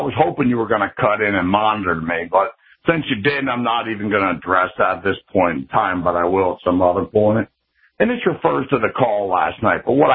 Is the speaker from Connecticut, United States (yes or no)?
no; Pennsylvania, United States; from the Commonwealth. First, and also I'm a member of the Commonwealth of Pennsylvania.